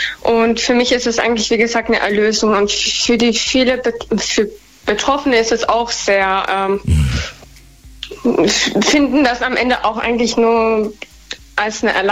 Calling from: Baden-Baden, Baden-Württemberg, Germany; Ich komme aus Baden-Baden.

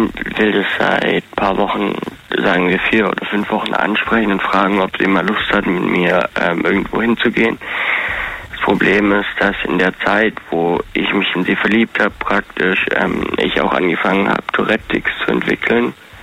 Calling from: Baden-Württemberg, Germany; Ich komme aus Ruid. Es ist auf den Föhrn bei Esslingen.

